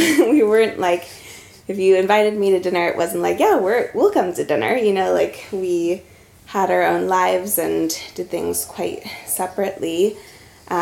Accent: United States; moved away as an adult; now in Norway; I am from the United States. Slightly unfortunate at the moment.

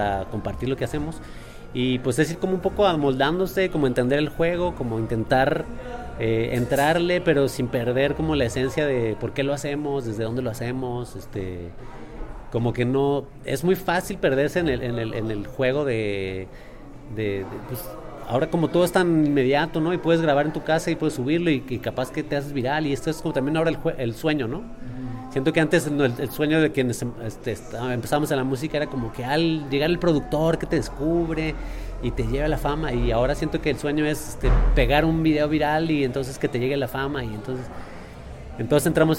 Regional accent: Mexico; la música a mí me enseñó mucho de lo que pasaba en mi país. O sea, en mediados del 94, cuando fue el alzamiento del movimiento zapatista

